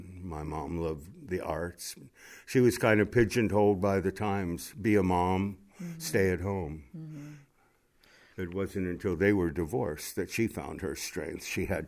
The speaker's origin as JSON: {"language": "English", "region": "Illinois", "country": "United States", "tie": "born or raised there", "also_born_or_lived": "Bronx, United States", "said": "I was born in the Bronx, New York, September 1st, 1947. And I finished high school in Illinois."}